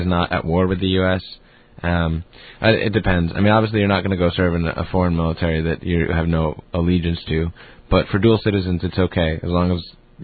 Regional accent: United States; now in Finland; I mean, they know I'm American, right? My Finnish isn't that good, but.

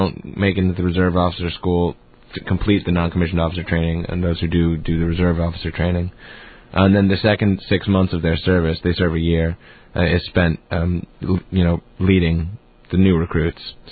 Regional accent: United States; now in Finland; I mean, they know I'm American, right? My Finnish isn't that good, but.

